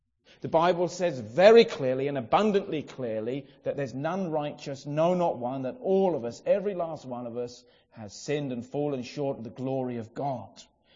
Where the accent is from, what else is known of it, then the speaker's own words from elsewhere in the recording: Brighton, South East England, United Kingdom; Now, if it was by my standard, growing up in Brighton, and all that that means to teenagers who have no grounding in the church and Sunday school